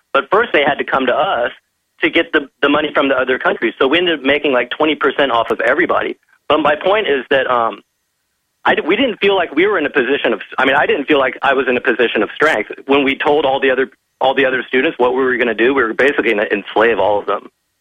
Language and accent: English; Houston, Texas, United States; Okay, well, I'm in California, but I grew up in Texas. I went to River Oaks Elementary School in Houston